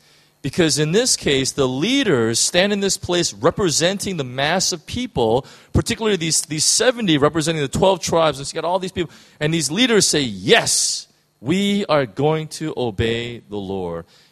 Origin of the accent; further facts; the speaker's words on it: United States; In the United States, and speaking as an American